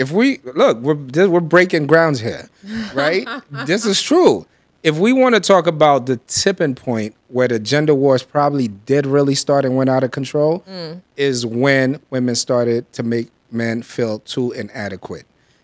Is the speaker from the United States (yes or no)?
yes; Brooklyn, New York, United States; also born or lived in Chicago, United States; Brooklyn and Chicago.